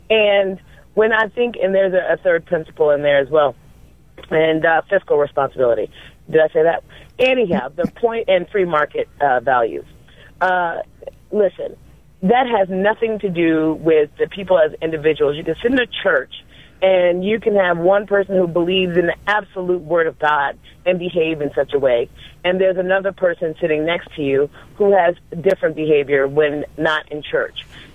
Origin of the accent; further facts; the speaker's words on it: United States; I'm black and I'm American